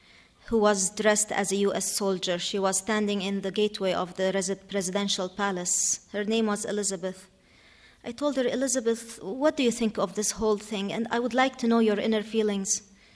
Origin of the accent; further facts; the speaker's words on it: Iraq; but I was raised up in Iraq.